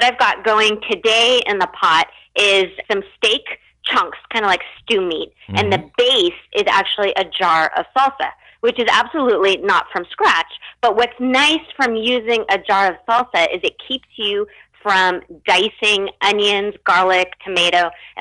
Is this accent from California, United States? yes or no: yes; California, United States; I'm from California. I can't go to a potluck unless there's a vegan and vegetarian option.